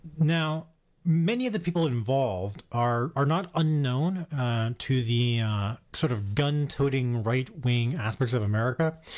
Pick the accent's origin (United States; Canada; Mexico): Canada; it's things like this that often make me as a Canadian go, what?